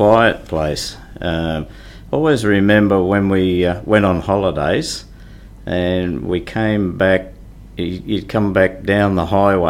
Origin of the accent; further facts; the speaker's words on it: Penrith, New South Wales, Australia; I was born in Nepean Hospital, grew up in Penrith, spent all my life in Penrith.